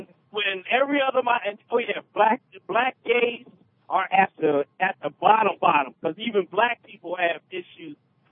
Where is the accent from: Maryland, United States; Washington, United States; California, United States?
Maryland, United States; When I was a kid growing up in Montgomery County, Maryland, I heard from the white side, you ain't one of them. But then I heard on the black side, you ain't black, you know, and all of us light-skinned people, we have to prove our blackness.